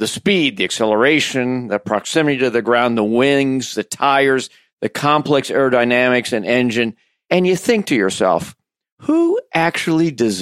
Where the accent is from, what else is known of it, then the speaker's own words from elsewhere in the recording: Indianapolis, Indiana, United States; Now, I grew up in Indianapolis. We like to call it the racing capital of the world.